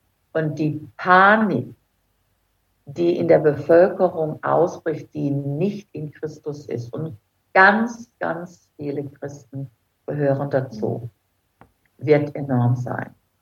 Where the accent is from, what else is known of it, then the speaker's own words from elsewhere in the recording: Germany; und ich als Deutscher habe es eben nicht gekannt und nicht gesehen und bin vom Stuhl gefallen